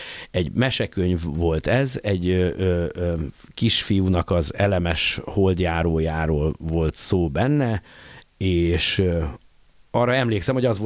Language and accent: Hungarian; Budapest, Hungary; Én a Terézvárosban nőttem fel, a Király utcában, Király utca Akászfa sarkán.